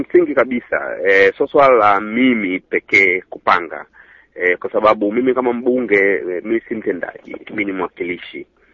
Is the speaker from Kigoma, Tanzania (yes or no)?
yes; Kigoma, Tanzania; nikaamua kugombea jimbo ambalo ni nyumbani kwetu, Kigoma Kaskazini